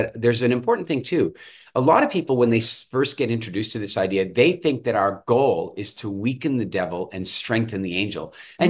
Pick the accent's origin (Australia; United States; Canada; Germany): Canada; also born or lived in South Africa; I'm originally from Canada, South Africa, but then Canada.